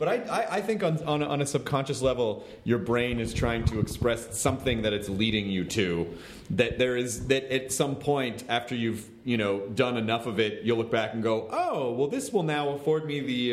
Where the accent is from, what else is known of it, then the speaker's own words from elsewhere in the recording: the South, United States; I was socially ostracized and tortured relentlessly growing up in the South.